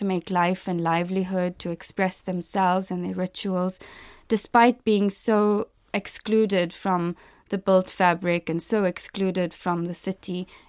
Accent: South Africa; So, yes, I grew up in South Africa and I was born 5 or so days after Nelson Mandela was released from prison. So I really grew up at the fall of apartheid.

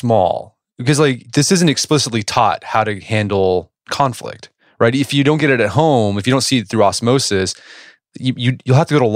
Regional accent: Oklahoma, United States; You know, I grew up in Oklahoma, so sort of the Midwest.

